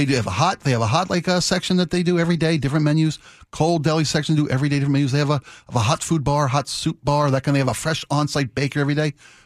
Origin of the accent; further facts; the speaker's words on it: Ireland; You know, I have to start this by saying I'm Irish, and I can eat anything, literally.